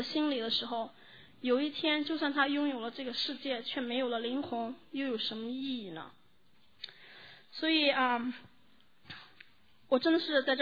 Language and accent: Chinese; Xinjiang, China; 我这个人就我是新疆人，所以别人说，哦，蛮夷之地来的女子。所以我确实有点这个蛮味儿。